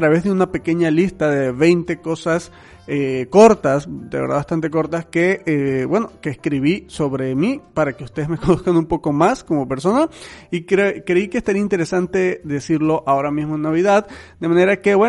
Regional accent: Tovar, Mérida, Venezuela; moved away as an adult; also born or lived in Maracaibo; now in Mexico; mi edad son 30 años. Nací en Tobar, Mérida, Venezuela. Tobar es un pueblito del estado Mérida en Venezuela. Viví hasta los 17 años en Tobar. Después me fui a Maracaibo, que es la segunda ciudad más grande de Venezuela.

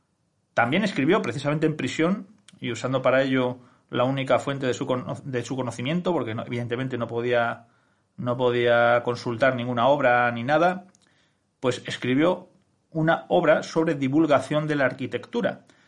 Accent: Santander, Cantabria, Spain; Yo que soy de Santander, pues todos sabemos en Santander lo que hicieron

